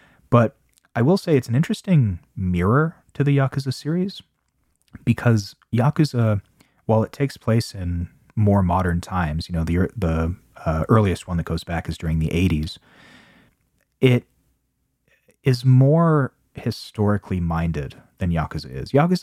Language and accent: English; United States; I mean, hi, kettle, pot, nice to meet you. I'm American, but it is something that is undeniable.